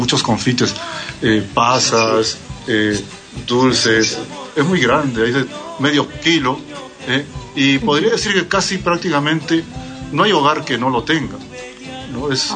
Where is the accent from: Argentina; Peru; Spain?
Peru; Lima; Yo soy de la capital, de Lima.